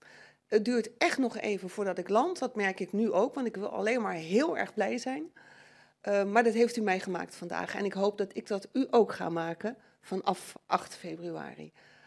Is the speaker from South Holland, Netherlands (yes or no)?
yes; Zoetermeer, South Holland, Netherlands; Ik kom uit Zoetermeer. Ik ben daar wethouder geweest, ruim 5 jaar.